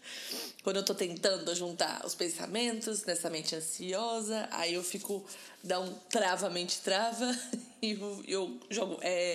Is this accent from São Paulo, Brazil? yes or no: yes; Rio Claro, São Paulo, Brazil; born there; also born or lived in São Manuel / Ribeirão Preto; Que eu sou brasileira, nasci numa cidade pequena do interior de São Paulo, chamada Rio Claro. Mudei várias vezes durante minha infância de cidade, por causa do trabalho do meu pai. Já morei em São Manuel, já morei em Ribeirão Preto.